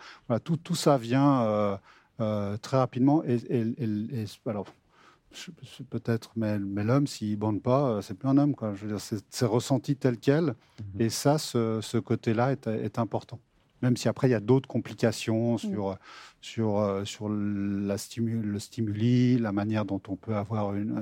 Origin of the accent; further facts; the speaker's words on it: Geneva, Switzerland; puisque je suis genevois, hein, à l'inverse de notre ami valaisan